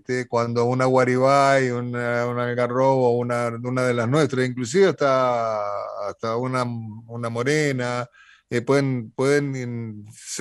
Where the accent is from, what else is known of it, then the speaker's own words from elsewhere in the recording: Mendoza, Argentina; Somos los mendocinos y los sanjuaninos somos de cuidar mucho los árboles porque sabemos lo que cuesta.